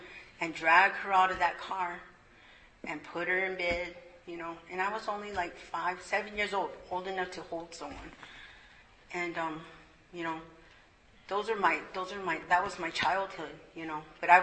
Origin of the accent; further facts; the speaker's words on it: Tucson, Arizona, United States; And I was born here in South Tucson. If you don't know where that's at, it's just about 5-10 miles from here. So I'm a native Tucsonan.